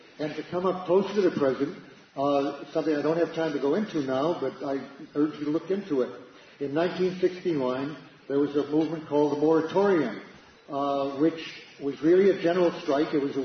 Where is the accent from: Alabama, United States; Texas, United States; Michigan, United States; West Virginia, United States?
Michigan, United States; Detroit; My memory, I grew up in Detroit, you know